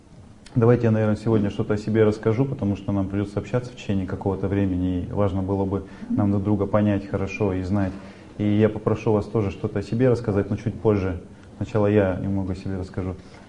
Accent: Altai Krai, Russia; Таким образом появился я, вот украинец. Вот, то есть сибиряк с украинской фамилией.

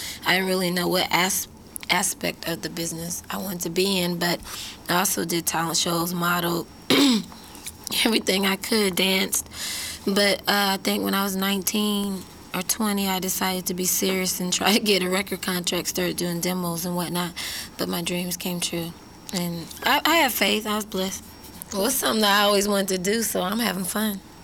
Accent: Des Moines, Iowa, United States; moved away; I'm from Des Moines, Iowa, and I'm 21 years of age, April 26, 1970. I lived a lot of places, though. I moved away when I was younger.

